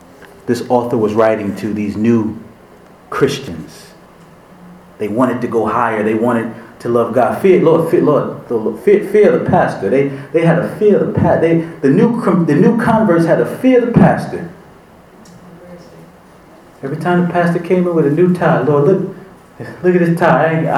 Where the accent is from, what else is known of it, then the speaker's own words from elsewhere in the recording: Newark, New Jersey, United States; I wish it was illegal then, when I grew up in Newark.